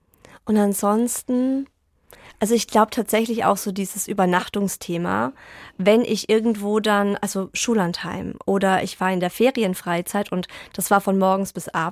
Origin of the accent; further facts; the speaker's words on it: Baden-Württemberg, Germany; Ich komme ja aus dem Schwabenland.